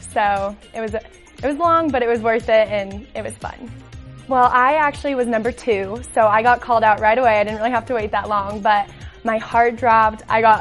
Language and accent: English; Aurora, Colorado, United States; I'm from Aurora, Colorado, and this is my rookie season as a Denver Broncos cheerleader.